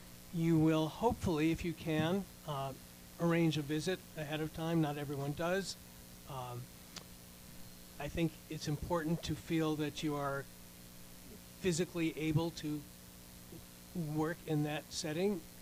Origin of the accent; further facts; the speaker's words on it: New York City, New York, United States; I'm originally from New York. I live in New York City, and yeah.